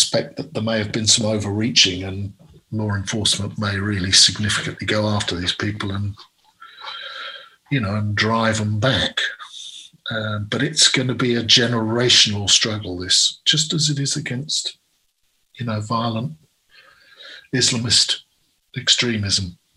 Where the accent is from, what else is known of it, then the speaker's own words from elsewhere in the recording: United Kingdom; moved away as an adult; now in United States; Well, I first came to the United States when I was 18 years old. And it's not my home country. I'm British